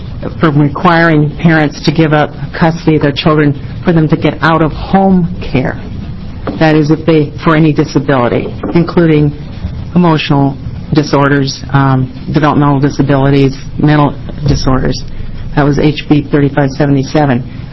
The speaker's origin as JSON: {"language": "English", "town": "Portland", "country": "United States", "said": "I'm from Portland."}